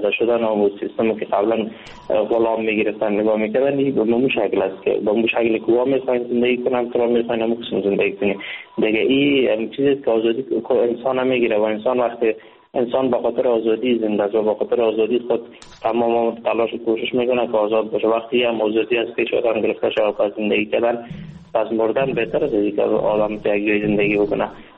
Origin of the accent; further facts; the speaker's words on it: Afghanistan; now in India; وقتی که ما از افغانستان این طرف آمدم، با مجردی که داخل کشور هند شدم،